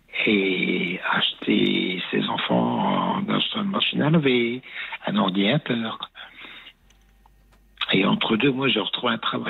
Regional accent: Hauts-de-France, France; Excusez-moi, je suis du Nord.

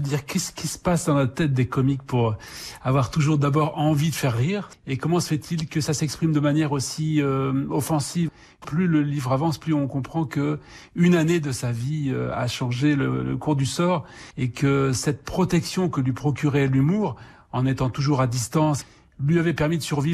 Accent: Hauts-de-France, France; Moi, je viens du Pas-de-Calais profond, d'où je pensais jamais ne sortir, comme c'est un peu le cas du personnage.

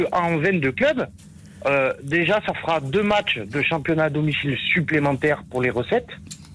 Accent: Saint-Étienne, Auvergne-Rhône-Alpes, France; en tant que Stéphanois, on est plutôt fiers

